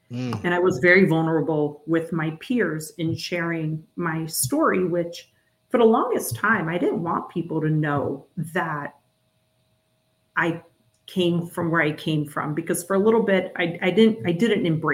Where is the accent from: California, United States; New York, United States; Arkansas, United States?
New York, United States; now in Atlanta, United States; I'm from New York originally. I don't live in New York anymore. I'm in the South. I'm in Atlanta, Georgia, but we, you know, New Yorkers can be very frank at times.